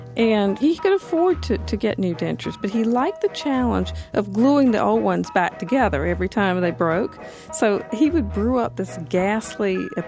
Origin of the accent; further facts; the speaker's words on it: the South, United States; And I'm a Southerner. I grew up in a very tiny house with a great big garden out back